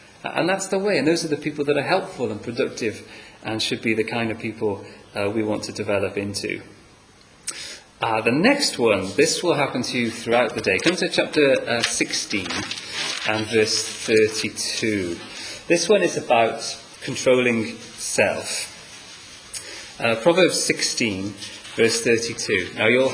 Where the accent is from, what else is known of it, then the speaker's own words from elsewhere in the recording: Wales, United Kingdom; now in Yorkshire, United Kingdom; He's from Wales, and you know what we're like from Wales. We're all quite strong. No one believes me. I'm in Yorkshire, aren't I?